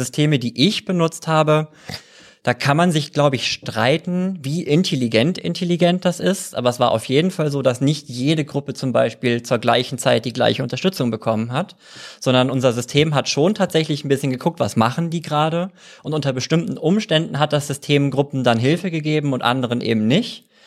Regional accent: Kiel, Schleswig-Holstein, Germany; ich bin gar nicht aus dem Ruhrgebiet. Ich bin gar nicht aus NRW. Ich bin in Schleswig-Holstein in Kiel aufgewachsen, bin dann in einem Dorf bei Kiel zur Schule gegangen

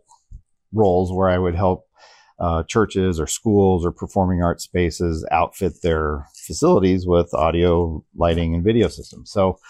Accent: West Coast, United States; also born or lived in California; Okay. I grew up in the West Coast.

